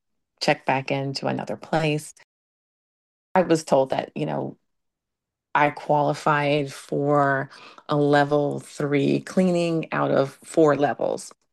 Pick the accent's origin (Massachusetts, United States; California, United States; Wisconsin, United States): California, United States; now in Altadena, United States; I am not from Altadena. I'm from Northern California, but I've lived in Altadena since 1997.